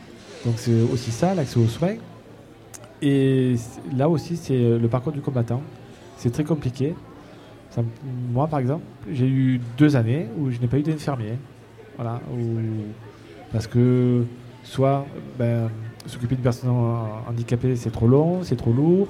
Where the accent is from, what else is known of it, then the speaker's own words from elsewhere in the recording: Marseille, Provence-Alpes-Côte d'Azur, France; Et moi, qui suis donc Marseillais, je suis né à Marseille, j'ai fait différents arrondissements, le 12e, le 11e, le 3e.